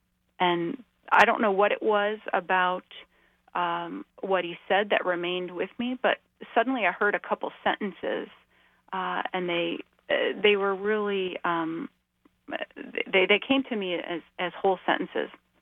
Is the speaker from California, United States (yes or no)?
no; Illinois, United States; I grew up outside of Chicago. I currently live in central Indiana.